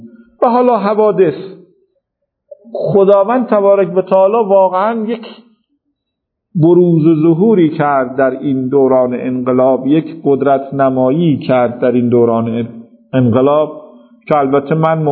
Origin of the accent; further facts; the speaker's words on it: Iran; born there; فکر می کردم که چرا من توی این کشور تو این زمان متولد شدم.